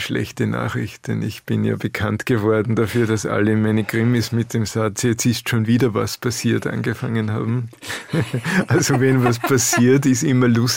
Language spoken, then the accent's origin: German; Austria; moved away as an adult; now in Vienna, Austria; Ich bin ja kein Wiener. Ich bin erst mit 30 Jahren nach Wien gezogen. Eigentlich stamme ich aus den Bergen.